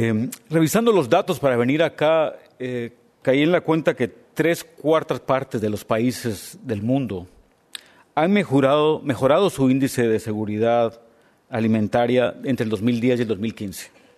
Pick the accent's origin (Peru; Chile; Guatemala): Guatemala; Yo soy guatemalteco, soy centroamericano